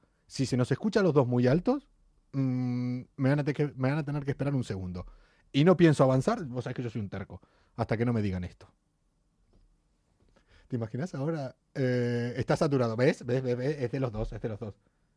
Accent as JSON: {"language": "Spanish", "country": "Argentina", "moved": "yes", "said": "desde que me vine de Argentina."}